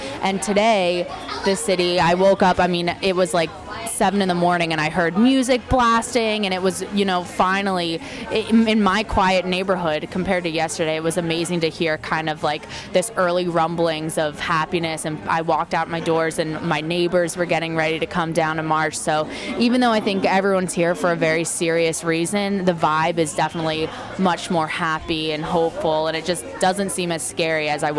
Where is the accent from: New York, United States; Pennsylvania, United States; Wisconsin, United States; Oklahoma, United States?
Pennsylvania, United States; Quakertown; now in Washington, D.C., United States; I'm from Quakertown, Pennsylvania, but I currently live in Washington, D.C.